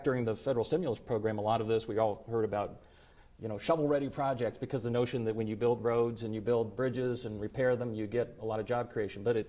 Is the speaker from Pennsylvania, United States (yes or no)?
no; Indianapolis, Indiana, United States; Certainly that's one that I grew up in Indianapolis hearing.